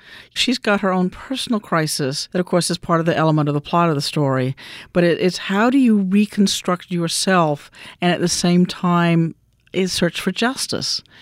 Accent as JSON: {"language": "English", "region": "Mississippi", "country": "United States", "tie": "born or raised there", "said": "growing up in Mississippi, you know, looking back at some of the past of Mississippi and growing up in there"}